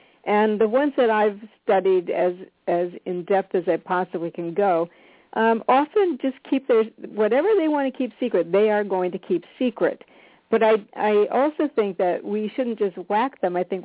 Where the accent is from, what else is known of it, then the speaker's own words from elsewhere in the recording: Michigan, United States; I'm from Michigan, so I know how, and I'm not there now for that same reason.